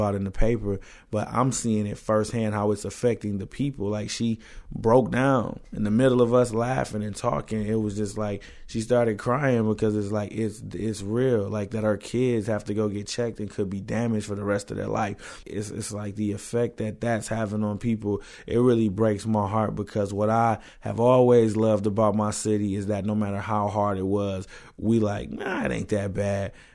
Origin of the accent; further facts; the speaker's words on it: Flint, Michigan, United States; And so, yeah, growing up in Flint, it was cool.